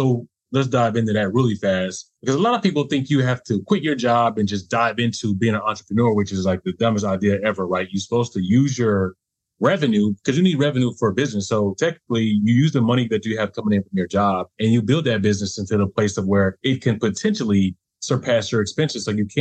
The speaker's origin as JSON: {"language": "English", "region": "Florida", "country": "United States", "tie": "born or raised there", "said": "it's funny because I grew up in Florida, right?"}